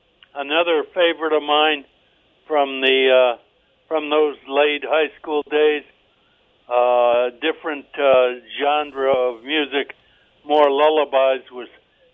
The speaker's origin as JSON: {"language": "English", "town": "Schenectady", "region": "New York", "country": "United States", "tie": "born or raised there", "lives_now": "Western Georgia, United States", "said": "And we were there 10 years, but an awful lot of crime, so we ended up here in Western Georgia. But I grew up in Schenectady."}